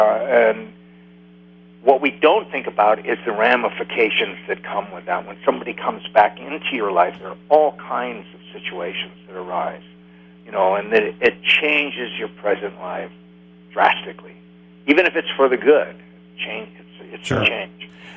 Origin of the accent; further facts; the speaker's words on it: Wisconsin, United States; My pleasure, especially talking to the good people of Wisconsin, because, you know, I'm from Wisconsin.